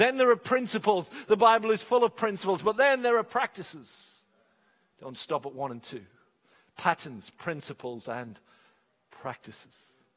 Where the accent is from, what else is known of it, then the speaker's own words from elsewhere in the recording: England, United Kingdom; So you sit down with your coffee or your cup of tea, because we're English, and firstly, you read the scripture.